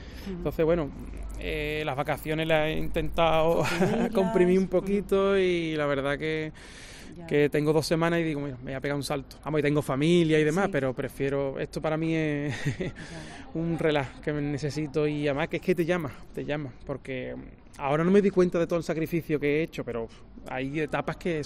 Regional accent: Cádiz, Andalusia, Spain; yo soy de allí de Cádiz y tengo amigos que sí han venido

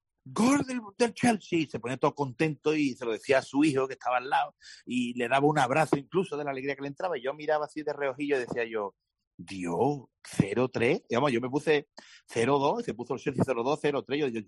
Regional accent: Jerez, Andalusia, Spain; me gusta mucho ver las procesiones de mi pueblo, no soy de ninguna hermandad, pero... Me gusta ver el espectáculo de la Semana Santa, me encanta. A mí todo lo que conlleva el ambientazo que se forma aquí en Jerez

